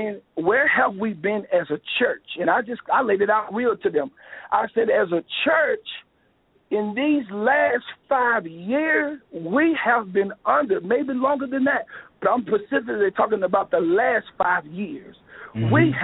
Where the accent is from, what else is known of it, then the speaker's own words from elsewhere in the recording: Louisiana, United States; I called them sandwiches because I'm from Louisiana.